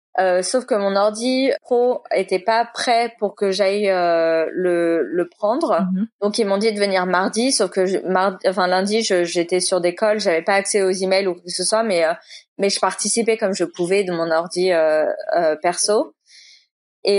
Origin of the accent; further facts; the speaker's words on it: Boulogne-Billancourt, Île-de-France, France; vu que j'ai grandi à Boulogne, c'était le médecin que je voyais quand j'étais à Boulogne, qui est à 10 minutes de là où je vis actuellement